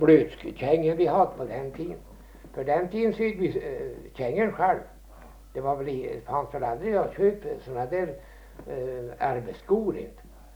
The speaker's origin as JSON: {"language": "Swedish", "town": "Vimmerby", "region": "Kalmar County", "country": "Sweden", "tie": "born there", "said": "Jag är född på backen i Vimmerby."}